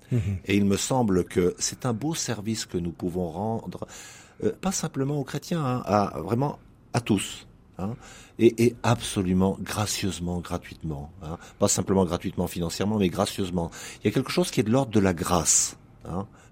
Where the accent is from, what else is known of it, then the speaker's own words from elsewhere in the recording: Grand Est, France; je vais présider la messe dans mon village natal pour la réouverture d'une église qui a été fermée après de longues années, en Lorraine